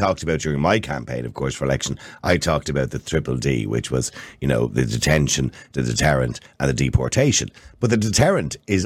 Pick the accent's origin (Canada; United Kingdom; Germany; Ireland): Ireland; Dublin, Leinster; when you've got an area like Coolock, and I was raised in Eadmore, just around the corner, that's where I was born.